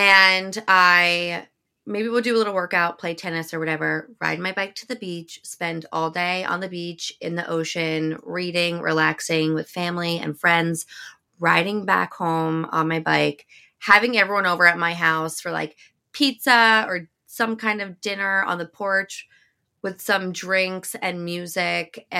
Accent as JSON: {"language": "English", "region": "New Jersey", "country": "United States", "tie": "born or raised there", "said": "But I grew up in Monmouth County, which is like 25 minutes. Like where I grew up is like 25, 30 minutes from the beach."}